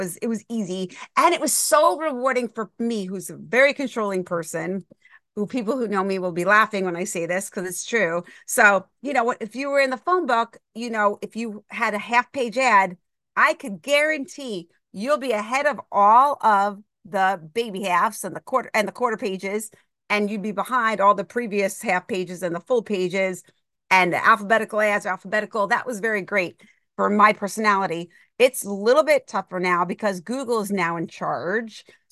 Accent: Yorktown Heights, New York, United States; Yeah, so I grew up in Yorktown Heights, New York, Westchester County, about an hour away from the New York City.

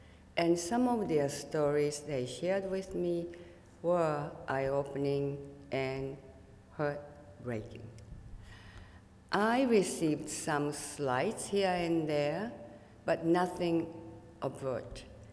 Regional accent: Japan; now in United States; That was my dream job growing up in Japan.

